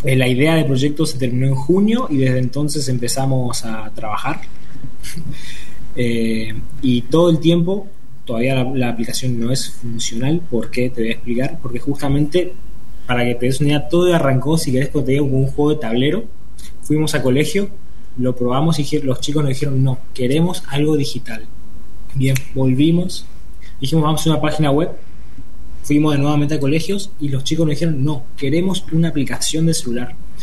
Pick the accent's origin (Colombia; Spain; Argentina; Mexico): Argentina; Corrientes; somos de Corrientes Capital, aviso, los 4.